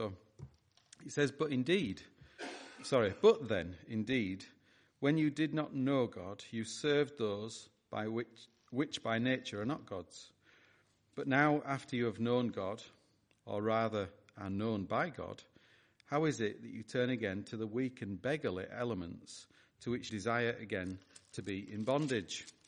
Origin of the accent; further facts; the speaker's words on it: England, United Kingdom; We are English